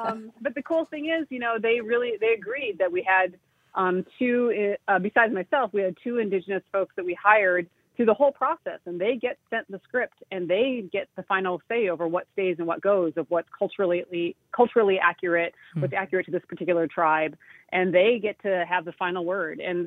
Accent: South Dakota, United States; that, you know, little Native girl, like, say, maybe myself, growing up in South Dakota, who maybe felt a little isolated from some of the rest of the world.

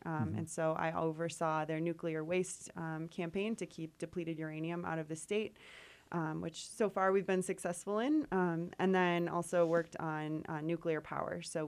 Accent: Michigan, United States; moved away as an adult; now in Utah, United States; So I am actually not a native Utahn. I was born and raised in Michigan, but moved out to Utah about 3 years ago for the skiing

